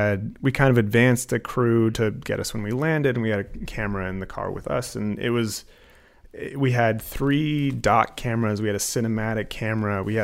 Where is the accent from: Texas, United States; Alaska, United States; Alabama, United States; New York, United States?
Alaska, United States; Anchorage; I am from Anchorage.